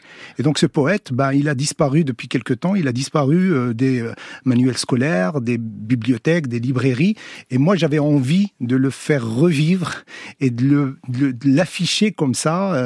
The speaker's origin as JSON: {"language": "French", "country": "Morocco", "tie": "born or raised there", "second_language": "French", "moved": "yes", "said": "Moi je suis né, j'ai grandi au Maroc, je l'ai étudié à l'école publique, en arabe"}